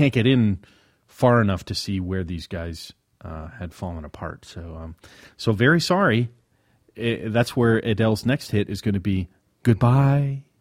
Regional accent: Australia; I have to do it as an Australian, don't I?

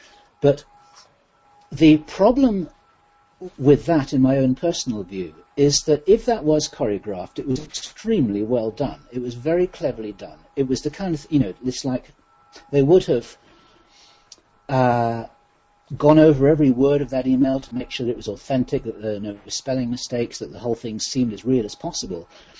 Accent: United Kingdom; Remember, I'm a Brit.

